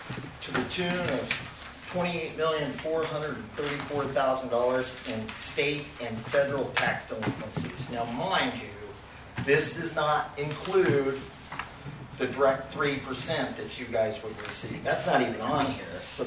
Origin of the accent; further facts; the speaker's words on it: Myrtle Creek, Oregon, United States; Born and raised in Myrtle Creek, Oregon.